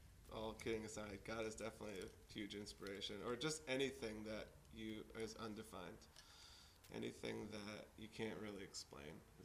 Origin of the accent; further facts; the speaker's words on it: New York, United States; Yeah, I grew up in New York, so